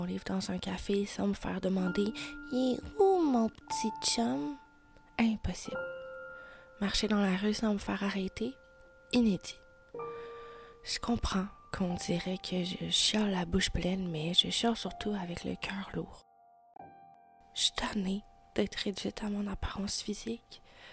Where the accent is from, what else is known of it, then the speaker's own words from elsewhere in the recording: Montreal, Quebec, Canada; On est montréalaise ou on l'est pas.